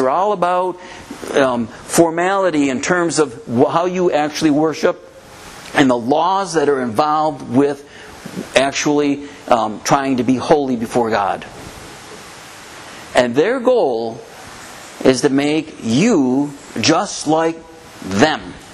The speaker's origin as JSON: {"language": "English", "country": "United States", "said": "as an American, we say, oh yeah, I believe"}